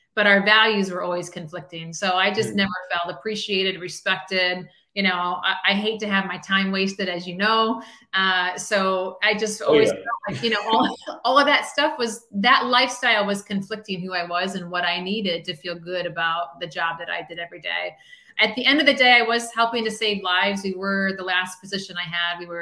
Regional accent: Midwest, United States; I, you know, growing up in the Midwest, I was seeing money that I had never seen before.

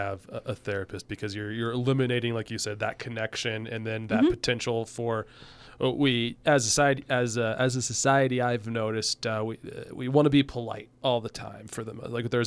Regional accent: Ohio, United States; People don't use their horns here. I'm from Ohio.

